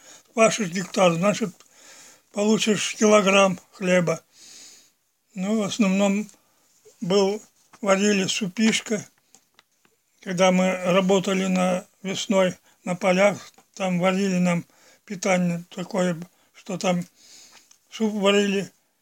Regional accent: Bungarab, Kemerovo Oblast, Russia; born there; Родился я 20 февраля 1929 года в Крапивинском районе, поселок Бунгараб, ну, Кемеровская область. Она была вообще-то Новосибирская, потом переименовали на Кемеровскую.

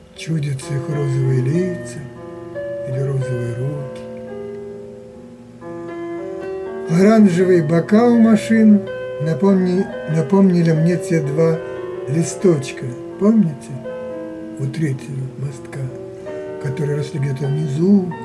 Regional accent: Moscow, Russia; Нет, я москвич.

